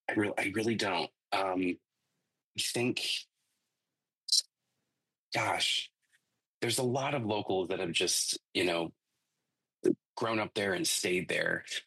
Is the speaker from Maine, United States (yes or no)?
yes; Norway, Maine, United States; Yeah, I grew up in Western Maine in a very small town called Norway.